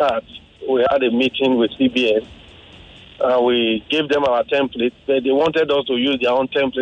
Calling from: Lekki, Lagos, Nigeria; I'm calling from Lekki area.

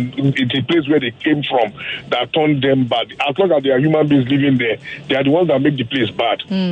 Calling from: Oba, Nigeria; I'm calling from Oba.

